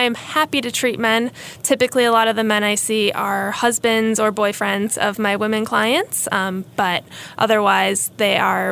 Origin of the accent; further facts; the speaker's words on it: Buffalo, New York, United States; now in North Carolina, United States; I grew up in Buffalo, New York, so it's a little bit cold and icy and wet up there.